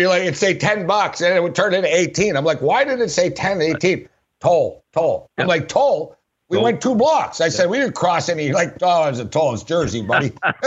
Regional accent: Montreal, Quebec, Canada; born there; I'm from Montreal, but I don't feel like, I don't miss it. I don't, it's just where I was born.

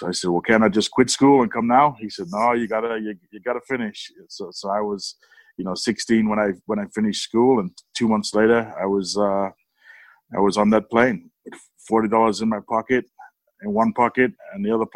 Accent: Barrow-in-Furness, North West England, United Kingdom; I was born and raised in Cumbria, in Barrow-in-Furness area, a little village just outside of Barrow, which is a shipbuilding community.

